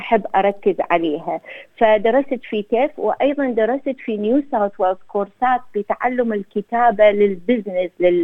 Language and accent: Arabic; Iraq; now in Australia; نبقى نعرف نفسنا بأنه إحنا أصلنا من العراق. دائما أنا فخورة وربيت أولادي على هذا الفخر أيضا بأنه جذورنا هي في العراق.